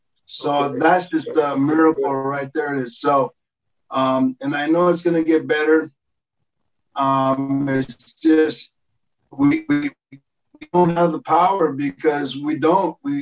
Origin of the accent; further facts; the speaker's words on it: Compton, California, United States; And I have a lot of brothers that are black, and I grew up in South Central. I grew up in Compton